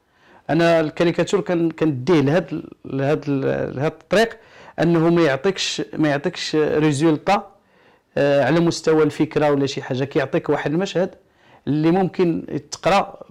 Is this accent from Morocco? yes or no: yes; Morocco; وانا من صغري عندي حس فكاهي وكتعجبني النكته، وماشي غير انا، المغاربه كاملين.